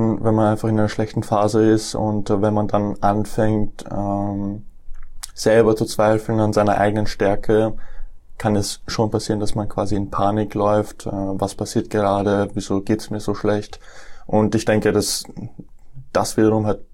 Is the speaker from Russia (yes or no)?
no; Deutsch-Wagram, Lower Austria, Austria; also born or lived in Nuremberg, Germany; Ich bin in Nürnberg geboren, 1999. Bin dann mit meinem vierten Lebensjahr nach Österreich gezogen. Zuerst nach Deutsch-Wagram und dann 2006 bin ich nach Matzen gezogen